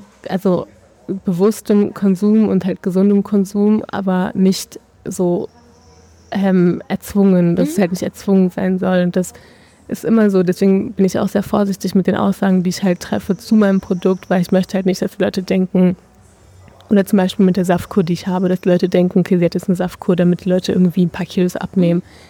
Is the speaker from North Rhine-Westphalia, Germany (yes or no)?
yes; Düsseldorf, North Rhine-Westphalia, Germany; Ich komme auch aus Düsseldorf, also ursprüngliche Düsseldorferin. Bin hier groß geworden, aufgewachsen